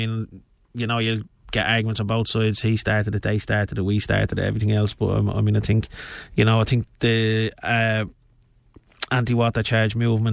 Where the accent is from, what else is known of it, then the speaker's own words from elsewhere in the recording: Finglas, Leinster, Ireland; I mean, I'm from Finglas myself